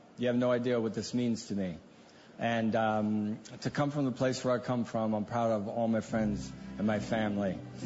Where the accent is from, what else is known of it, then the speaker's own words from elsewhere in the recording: Forest Grove, Pennsylvania, United States; I'm from Forest Grove, Pennsylvania. I'm the seventh child